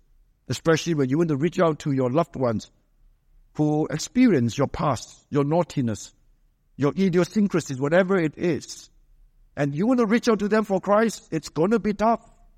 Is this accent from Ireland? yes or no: no; Seremban, Negeri Sembilan, Malaysia; also born or lived in Singapore; I was born in Singapore, brought up in Seremban. And then I ended up here.